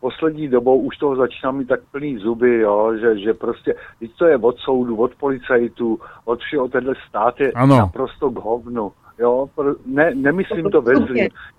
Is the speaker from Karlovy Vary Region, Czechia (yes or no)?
yes; Cheb, Karlovy Vary Region, Czechia; Ale já jsem tady z Chebu